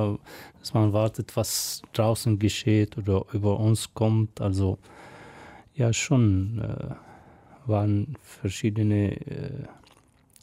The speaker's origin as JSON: {"language": "German", "region": "Mount Lebanon", "country": "Lebanon", "tie": "born or raised there", "second_language": "German", "said": "Also ich ging zur Schule, also in der Zeit von der also Schulzeit, und dann im Sommer, dann war ich mit dem Vater auf dem Land und Gewiese, und ich habe mit dem Vater gearbeitet, auch als ich 8, 9 Jahre alt war."}